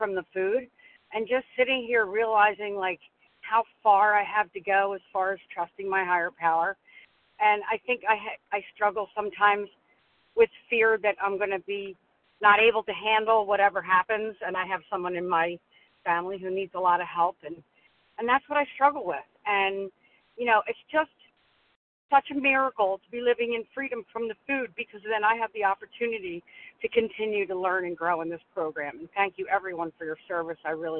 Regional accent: New Jersey, United States; I am from South Jersey.

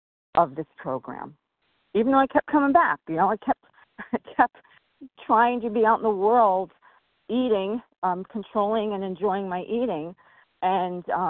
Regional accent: New York, United States; I'm from New York.

